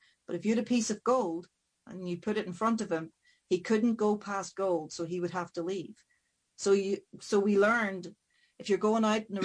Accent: Ireland; because as the Irish, we always talk about carrying death on our hip, you know, it stays with us.

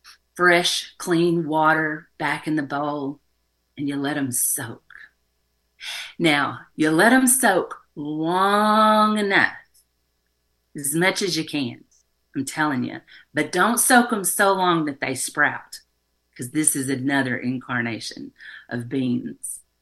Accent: Texas, United States; Now, the funny thing is, growing up in Texas, I had learned to cook them for other people because that was my role.

